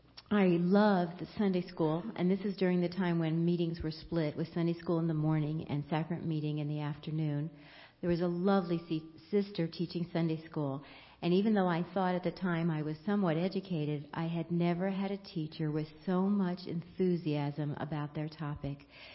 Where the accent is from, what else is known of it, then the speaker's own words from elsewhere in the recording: Pennsylvania, United States; There's a world of difference in growing up outside of Philadelphia and growing up in Arco, Idaho.